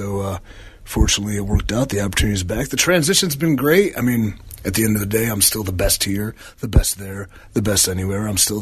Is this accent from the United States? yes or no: yes; Cleveland, Ohio, United States; born there; I was born in Cleveland.